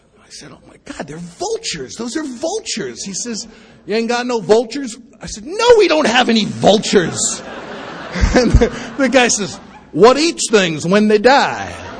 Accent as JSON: {"language": "English", "town": "Bronx", "region": "New York", "country": "United States", "tie": "born or raised there", "said": "I was brought up in the Bronx, you know."}